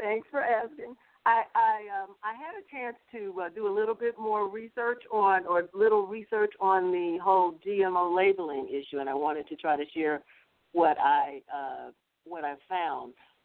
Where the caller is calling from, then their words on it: Tuskegee, Alabama, United States; Hi, Sandy. … I'm calling from Tuskegee.